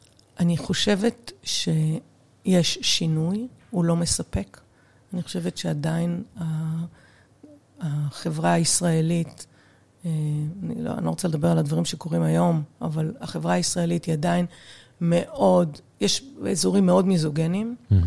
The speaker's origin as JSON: {"language": "Hebrew", "town": "Kiryat Ono", "region": "Central District", "country": "Israel", "tie": "born or raised there", "said": "גדלנו באזור קריית אונו, קריית קרניצי."}